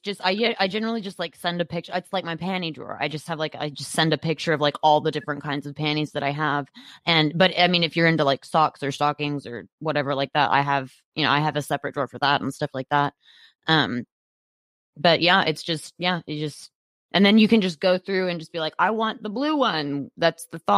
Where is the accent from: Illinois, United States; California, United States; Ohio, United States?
Illinois, United States; Chicago; also born or lived in Texas; I was born in Texas, but my home is Chicago. That's my home. That's the place that I consider to be my hometown.